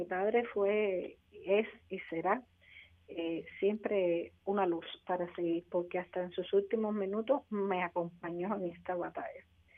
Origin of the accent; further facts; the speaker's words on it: Cuba; Todos somos cubanos, todos vivimos en esta isla